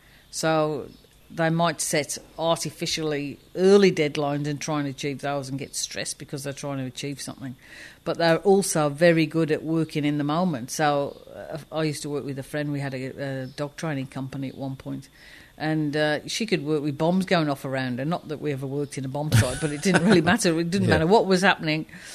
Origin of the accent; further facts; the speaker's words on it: England, United Kingdom; I mean, I was brought up in England.